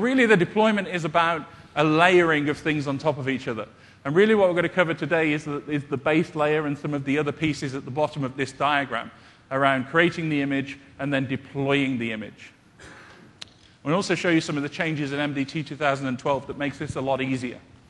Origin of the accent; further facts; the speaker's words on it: United Kingdom; You might tell by my accent, I'm from the UK. People often mistake it for Australian.